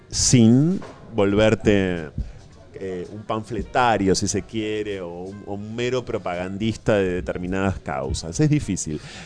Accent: Ensenada, Buenos Aires Province, Argentina; Yo crecí en Ensenada, que es mi ciudad.

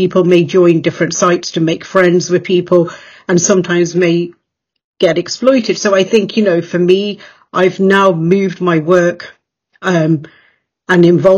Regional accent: England, United Kingdom; like I've been born and raised in England more than five decades ago, and things were very different.

